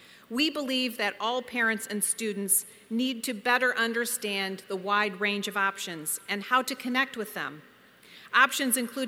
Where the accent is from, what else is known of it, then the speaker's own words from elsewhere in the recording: Michigan, United States; I want to say a special hello to the students from my home state of Michigan